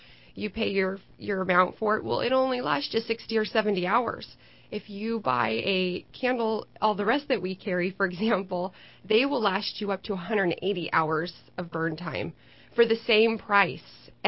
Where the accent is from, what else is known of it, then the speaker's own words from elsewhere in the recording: Los Angeles, California, United States; now in San Jose, United States; Well, I'm from Los Angeles, and then I moved to San Jose, and I've been here back and forth